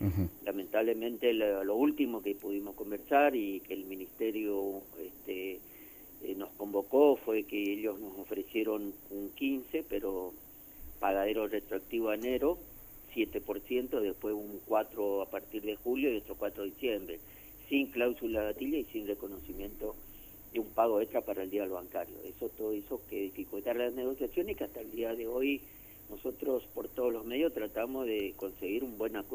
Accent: Alvear, Corrientes, Argentina; now in Corrientes, Argentina; Yo soy de Alvear, nada más que estoy acá viviendo en Corrientes ya hace 30 años

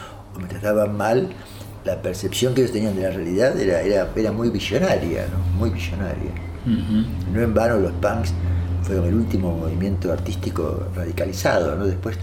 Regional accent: Argentina; una de las cosas que hice como argentino

